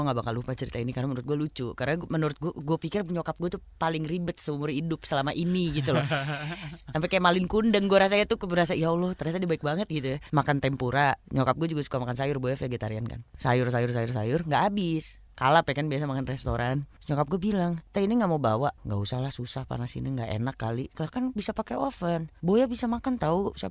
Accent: West Java, Indonesia; gue orang Sunda

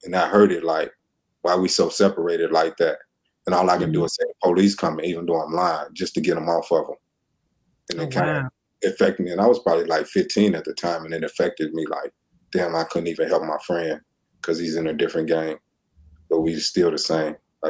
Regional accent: Chicago, Illinois, United States; Well, I mean, the culture is beautiful. Even the inner city culture, everything we grew up with.

